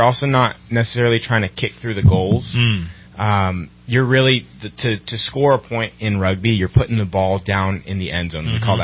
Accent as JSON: {"language": "English", "town": "San Jose", "region": "California", "country": "United States", "tie": "born or raised there", "also_born_or_lived": "Berkeley, United States", "said": "I was born in Berkeley, California, but raised mostly in San Jose."}